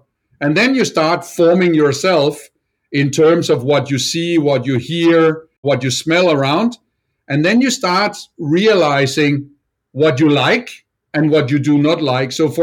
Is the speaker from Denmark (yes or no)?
yes; Denmark; So I was very lucky that close to my hometown in Denmark